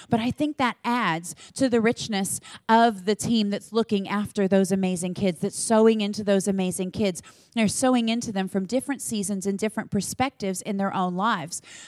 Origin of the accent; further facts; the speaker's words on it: United States; You know, I'm American. I'm sure you've noticed. I don't know if you've heard it. Can you hear it? Can you hear the accent? Just a little. But I am Italian American.